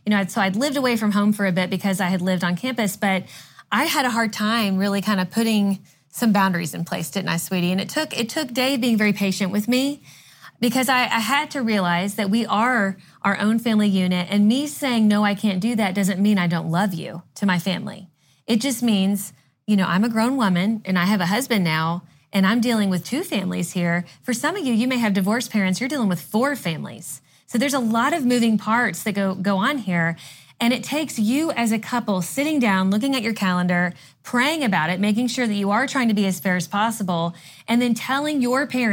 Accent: Kentucky, United States; And so when we moved away from home, we're originally from Kentucky and we moved to Georgia

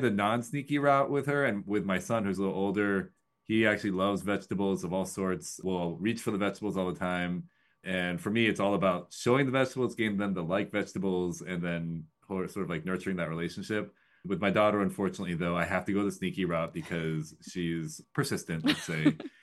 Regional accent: Midwest, United States; I grew up in the Midwest in a small town. My parents were immigrant entrepreneurs.

